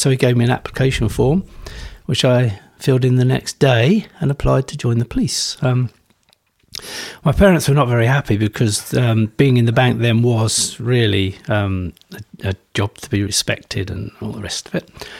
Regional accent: Aldershot, South East England, United Kingdom; born there; I was born in Aldershot in Hampshire. Went to grammar school

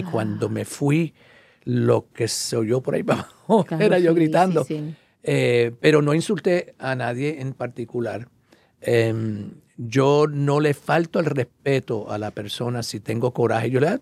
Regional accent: New York, United States; Entonces, yo siendo nacido y criado en Nueva York, yo crecí de otra manera, ¿no?

